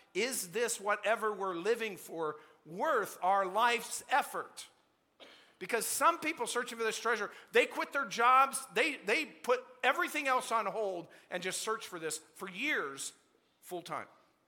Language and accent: English; Colorado, United States; And so I'm from Southern Colorado